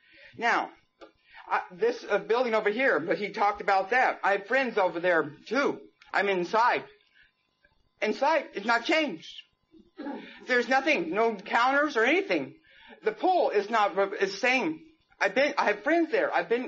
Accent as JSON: {"language": "English", "town": "San Francisco", "region": "California", "country": "United States", "tie": "born or raised there", "said": "I'm from California, up in San Francisco. That's where I grew up."}